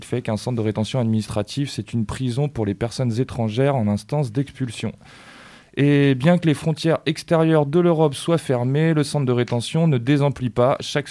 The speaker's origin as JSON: {"language": "French", "country": "France", "tie": "born or raised there", "said": "J'ai grandi ici en France."}